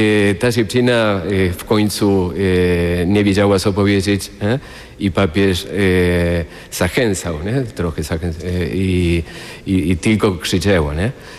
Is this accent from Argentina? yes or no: yes; Mar del Plata, Buenos Aires Province, Argentina; Polish is a second language; Ja powiedziałem, że z Mar del Plata, nie?